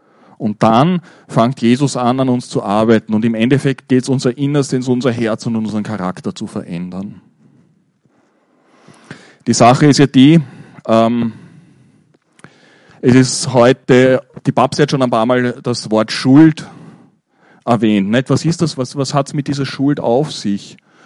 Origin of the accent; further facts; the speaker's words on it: Austria; bei uns in Österreich, so mit unserer kulturellen Prägung